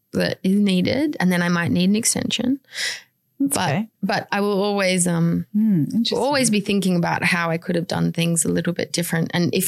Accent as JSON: {"language": "English", "town": "Canberra", "region": "Australian Capital Territory", "country": "Australia", "tie": "born or raised there", "said": "And growing up in Canberra, I never saw any pictures that resonated with me"}